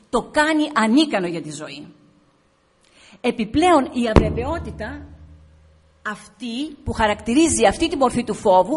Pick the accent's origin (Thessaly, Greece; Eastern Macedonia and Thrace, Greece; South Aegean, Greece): Eastern Macedonia and Thrace, Greece; Alexandroupoli; now in Athens, Greece; Μένω στην Αθήνα, αλλά κατάγομαι από την Αγνάντη Αλεξανδρουπόλεως. Είμαι βορειοελλαδίτισσα.